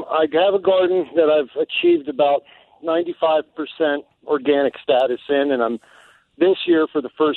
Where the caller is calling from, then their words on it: Buckingham Township, Pennsylvania, United States; I'm calling you from the Buckingham Township, outside of the New Hope, Lahaska area of beautiful southeastern Pennsylvania.